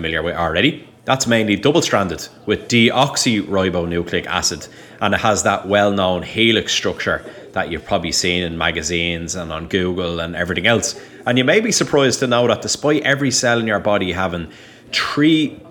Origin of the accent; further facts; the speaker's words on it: Dublin, Leinster, Ireland; And in case the accent wasn't a dead giveaway, yes, I am from Dublin, Ireland